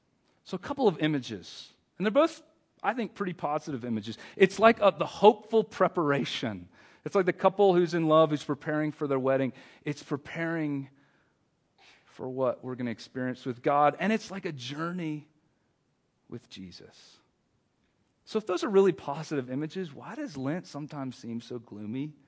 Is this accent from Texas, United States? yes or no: no; North Carolina, United States; As a kid, I went on vacation, and my parents, I grew up in North Carolina